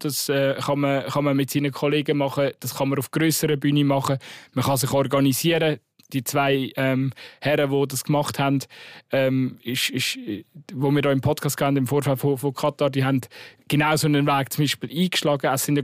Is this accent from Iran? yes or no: no; Switzerland; Als Schweizer schon.